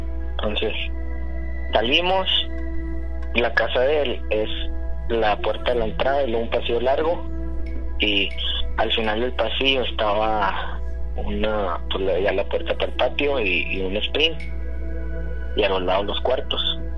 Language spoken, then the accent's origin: Spanish; Chihuahua, Mexico; now in Texas, United States; Ahorita estoy en Texas, pero soy de Chihuahua.